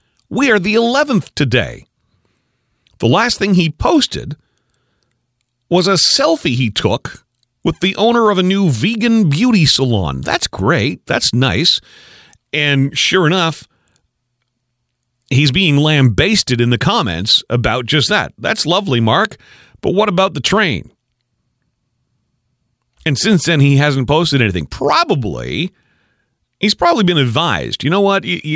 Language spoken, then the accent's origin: English; Ottawa, Ontario, Canada; born there; since before I was born in Ottawa in 1969. It snows here.